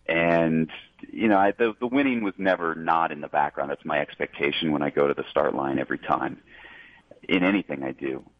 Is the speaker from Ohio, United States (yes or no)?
no; Fairport, New York, United States; I grew up in Rochester, New York, in Fairport, and then went to school in Pennsylvania in Pittsburgh, and then became a Western transplant after that.